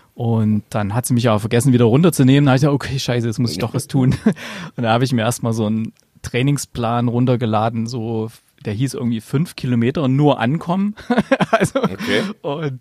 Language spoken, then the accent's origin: German; East Germany, Germany; Ich bin allerdings im Osten groß geworden.